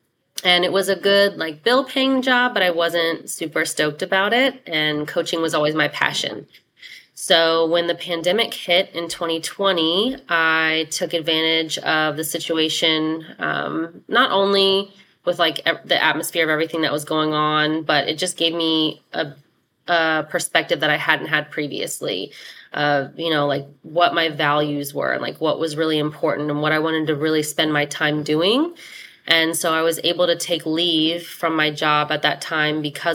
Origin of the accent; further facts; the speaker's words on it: New Orleans, Louisiana, United States; moved away as an adult; also born or lived in Virginia; I went to James Madison University. It's kind of how I ended up in Virginia. I'm from New Orleans originally, and I stayed in the area.